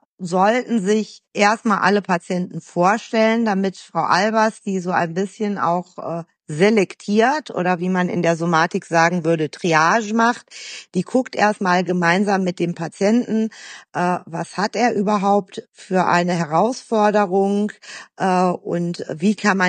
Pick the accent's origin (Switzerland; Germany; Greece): Greece; Also ich bin Griechin und das hat auch in manchen Fällen auch viel mit Mentalität und Kultur zu tun.